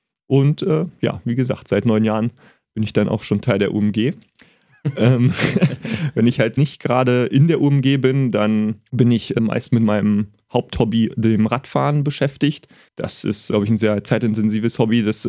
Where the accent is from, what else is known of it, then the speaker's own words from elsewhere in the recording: Görlitz, Saxony, Germany; born there; moved away as an adult; now in Greifswald, Germany; mein Werdegang ist tatsächlich nicht aus Greifswald kommt, sondern aus meiner Geburtsstadt Görlitz.